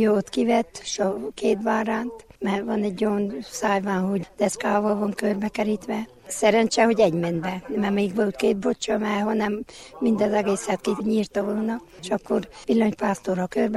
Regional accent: Homoródremete, Harghita, Romania; Homorod Remetei lakos. Itt is születtem, itt is éltem.

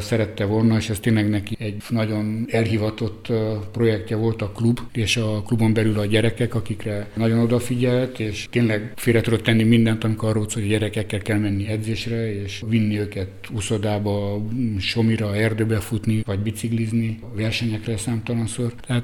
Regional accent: Târgu Mureș, Mureș County, Romania; kiderültünk, hogy ketten marosvásárhelyiek vagyunk

